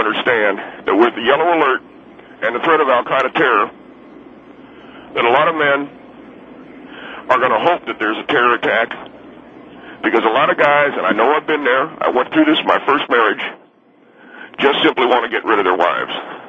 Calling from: Corona, California, United States; I'm calling from Corona, California.

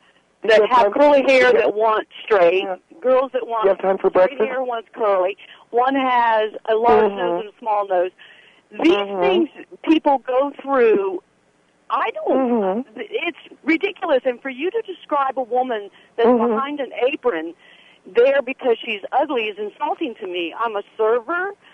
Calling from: Nashville, Tennessee, United States; Yeah, I'm calling from Nashville, and I'm a mother of 8 daughters and 3 sons.

